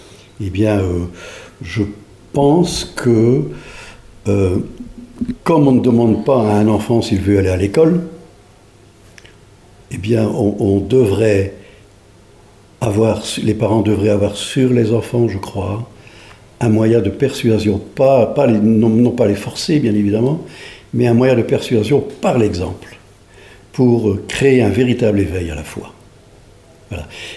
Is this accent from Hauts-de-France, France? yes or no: yes; Auby, Hauts-de-France, France; Moi, je viens du Nord, une petite localité qui s'appelle Auby, près de Douai. Je suis né en 1939, pratiquement à la déclaration de guerre.